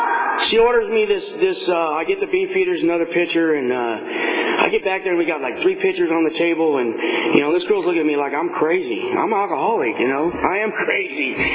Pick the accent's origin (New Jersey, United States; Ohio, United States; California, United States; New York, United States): California, United States; I'm undercover from California. Badge number 209. That's our area code, you know what I mean?